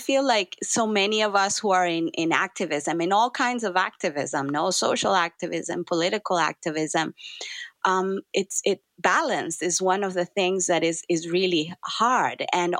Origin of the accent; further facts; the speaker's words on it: Nicaragua; I am from Nicaragua, and that's a very important part of my identity, which is a small country in Central America